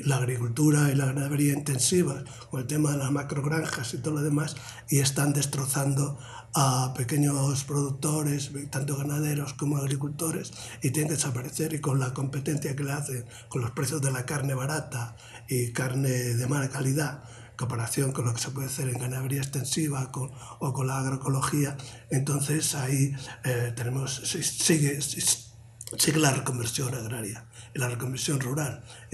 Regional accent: Galicia, Spain; soy gallego, pues aquello de gallego universal

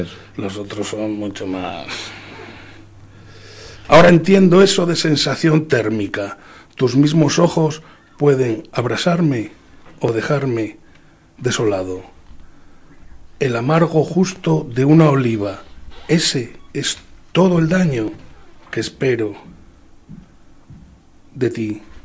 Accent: Extremadura, Spain; Que vengo de Extremadura, que somos una comunidad paupérrima.

